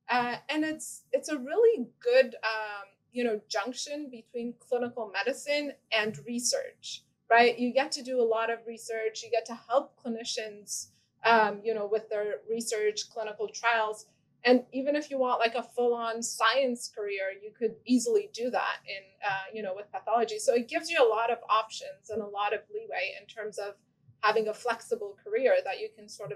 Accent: Iran; English is a second language; moved away as an adult; now in United States; You know, I'm originally from Iran, so I grew up in Iran and I went to medical school in Iran, and then I came to the U.S. spent a year in a research lab in Eugene Butcher's laboratory.

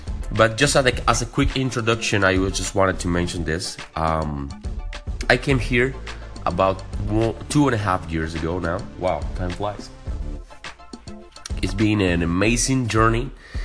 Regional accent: Havana, Cuba; now in California, United States; I live in California, but I was born and raised in Havana, Cuba.

